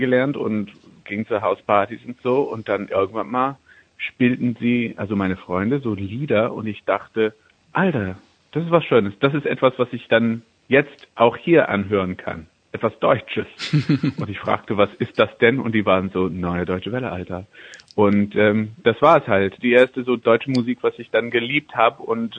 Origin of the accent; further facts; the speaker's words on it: Canada; German is a second language; now in Germany; wie du erwähnt hast, komme ich aus Kanada